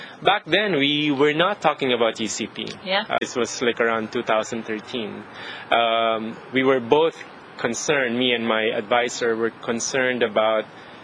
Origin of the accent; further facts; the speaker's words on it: Manila, Metro Manila, Philippines; when I was still living in the Philippines. I grew up in Manila